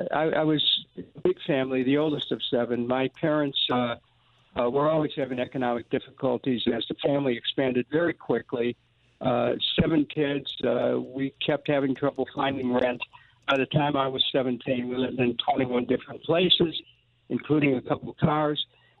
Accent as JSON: {"language": "English", "town": "Cleveland", "region": "Ohio", "country": "United States", "tie": "born or raised there", "said": "I grew up in Cleveland, the oldest of seven children."}